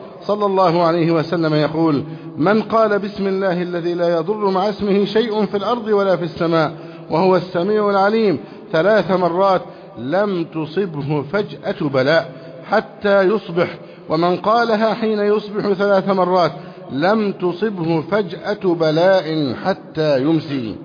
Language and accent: Arabic; Egypt